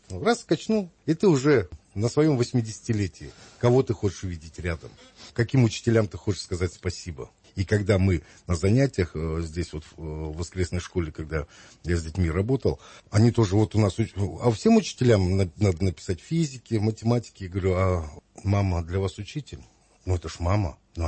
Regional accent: Russia; Да не может такого быть, потому что Россия – это Россия, я россиянин.

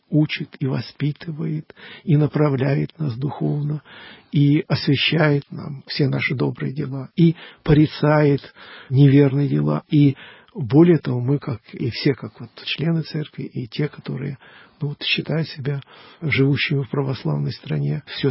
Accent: Ukraine; я учился в украинской школе, вот такое, я позиционирую себя как украинец.

